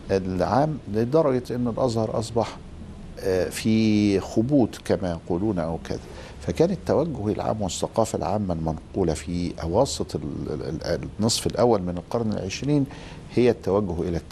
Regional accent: Beni Suef, Beni Suef Governorate, Egypt; born there; يعني قبل قيام ثورة يوليو بحوالي 4 شهور. وولدت في مدينة بني سويف على بعد 120 كيلو جنوب القاهرة، يعني هي تعد من أوائل أو من محافظات الصعيد.

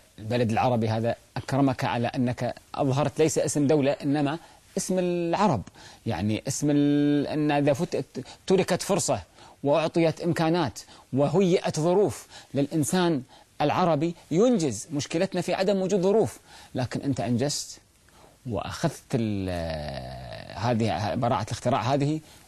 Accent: Kuwait; عندنا في الكويت

